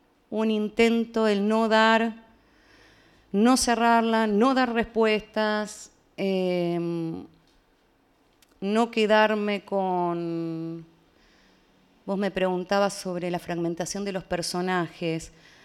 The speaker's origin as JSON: {"language": "Spanish", "region": "Buenos Aires", "country": "Argentina", "said": "Entonces, si bien soy de Buenos Aires, conozco ya con los años lo que es la vida de pueblo."}